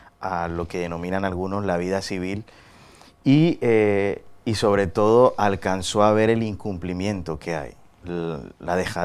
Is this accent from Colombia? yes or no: yes; Colombia; Porque como colombianos y colombianas creemos